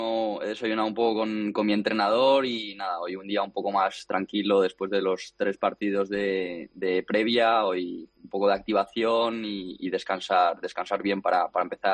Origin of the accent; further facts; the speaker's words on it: Leganés, Community of Madrid, Spain; yo soy de Madrid, de pequeño vivía en Leganés y bueno, y ahora vivo un poco más cerca del Club de Tenis San Martín